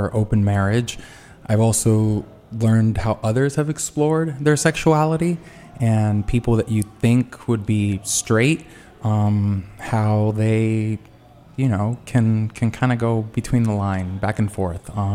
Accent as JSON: {"language": "English", "town": "Tijuana", "region": "Baja California", "country": "Mexico", "tie": "born or raised there", "also_born_or_lived": "San Diego, United States", "said": "I was born in San Diego, but we lived in Tijuana, Mexico. And while a U.S. citizen, culturally fully Mexican"}